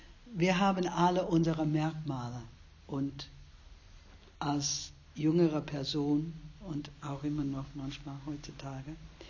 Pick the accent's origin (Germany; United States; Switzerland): United States; New York; German is a second language; ich bin in der South Bronx aufgewachsen.